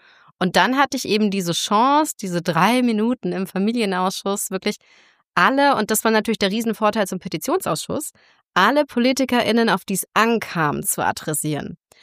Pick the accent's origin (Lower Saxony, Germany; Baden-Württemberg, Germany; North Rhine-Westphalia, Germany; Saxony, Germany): Baden-Württemberg, Germany; Karlsruhe; born there; Ich komme aus Karlsruhe gebürtig